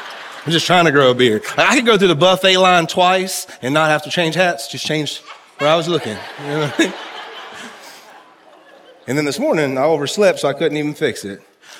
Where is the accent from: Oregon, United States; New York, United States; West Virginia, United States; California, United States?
West Virginia, United States; And it's funny because I'm from West Virginia, and I'm so ingrained with white trash DNA that it just grows in all white trashy.